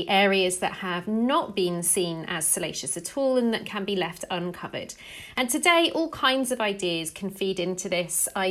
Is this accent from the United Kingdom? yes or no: yes; England, United Kingdom; I'm English.